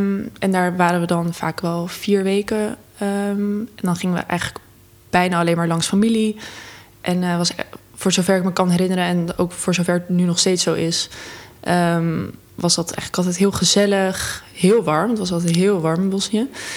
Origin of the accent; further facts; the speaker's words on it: Almere, Flevoland, Netherlands; also born or lived in North Brabant; now in Amsterdam, Netherlands; Ik ben geboren in Noord-Brabant. Maar mijn ouders die zijn op een gegeven moment naar Almere verhuisd. En ik ben, toen ik begon met studeren, 5, 6 jaar geleden, ben ik naar Amsterdam verhuisd.